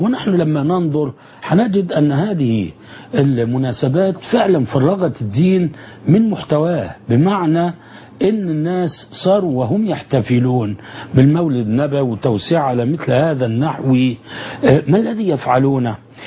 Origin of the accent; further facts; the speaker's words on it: Alexandria, Alexandria Governorate, Egypt; أن الملك كان مثلا عندنا في الإسكندرية وفي منطقة راس التين